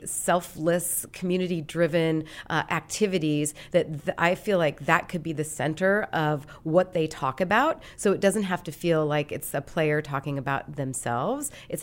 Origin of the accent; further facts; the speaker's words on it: Great Falls, Montana, United States; So I grew up in Montana, and I grew up in Great Falls, which was the big city in Montana.